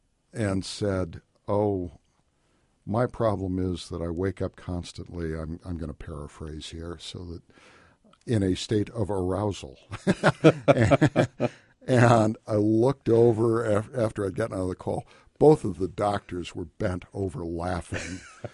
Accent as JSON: {"language": "English", "region": "Indiana", "country": "United States", "tie": "born or raised there", "said": "I grew up here in Indiana, as I know you did. It means something to be a Hoosier."}